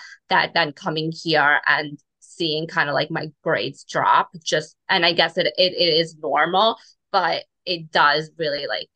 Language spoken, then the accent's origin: English; Friuli-Venezia Giulia, Italy; also born or lived in Calabria; now in United States; And I actually was born and raised in Friuli. My family is originally, though, Calabrese.